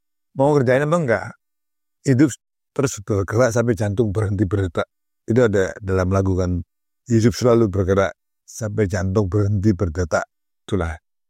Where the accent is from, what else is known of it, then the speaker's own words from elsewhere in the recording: Surabaya, East Java, Indonesia; born there; also born or lived in Yogyakarta; Jadi saya kelahiran Surabaya tapi saya itu merasa sebagai orang Jogja.